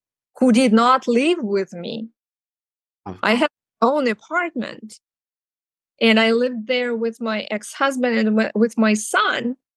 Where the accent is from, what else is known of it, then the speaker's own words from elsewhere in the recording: Ukraine; English is a second language; also born or lived in Moscow, Russia; I was raised in Ukraine and I attended all those celebrations on Maidan in Kyiv.